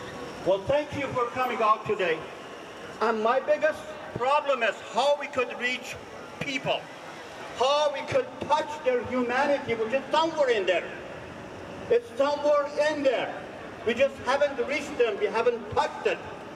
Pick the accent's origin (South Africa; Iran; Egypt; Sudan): Iran; now in United States; I was raised in Iran. I know the people in Iran. I look around me and I don't see any difference. And I've lived in this country for 40 years.